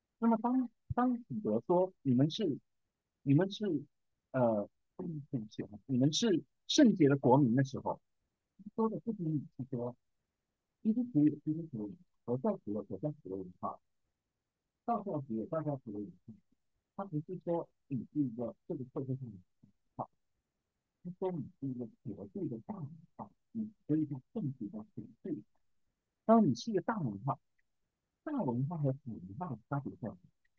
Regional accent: China; 我在中国长大，我小的时候我奶奶就会带我去上饭，过年呢就去拜灶

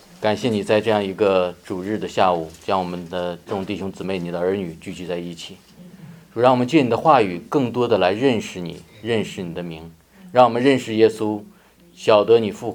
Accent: Northeast China, China; 我是东北人啊，我原来的那个家里的那些父老们

